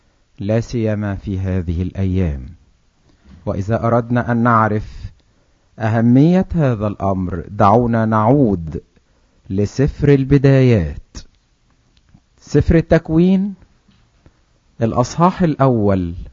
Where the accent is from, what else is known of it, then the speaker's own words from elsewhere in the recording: Egypt; عندنا في مصر يهمهم قوي يشوفوا ده مصنوع فين